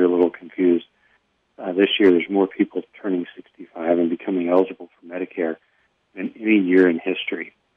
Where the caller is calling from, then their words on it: Phoenix, Arizona, United States; I'm actually calling from Phoenix today.